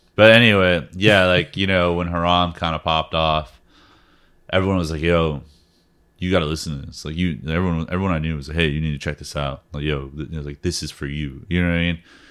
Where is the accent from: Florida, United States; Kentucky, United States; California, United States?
Florida, United States; Orlando; I'm from Orlando. Playing in Orlando, Florida.